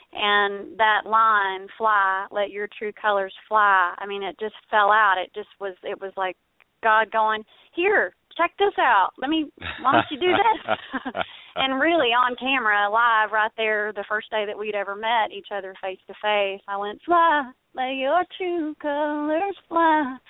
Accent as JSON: {"language": "English", "region": "Texas", "country": "United States", "said": "big lifetime achievement, musical and horsemanship achievement for me with my baby girl, because I'm from Texas."}